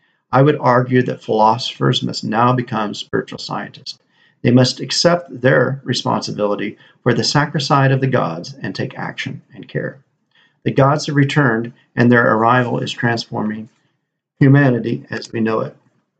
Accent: Midwest, United States; also born or lived in Russia / United Kingdom / Netherlands / France; now in East Tennessee, United States; I'm an American. I grew up in the heartland and have spent much of my adult life abroad, which includes living in Russia, the United Kingdom, the Netherlands, and France. For me, the South of France is home, but I currently reside in East Tenn

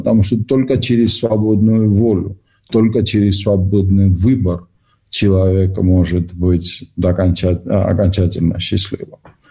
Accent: Georgia; Вы меня простите, меня как понесет, я же грузин

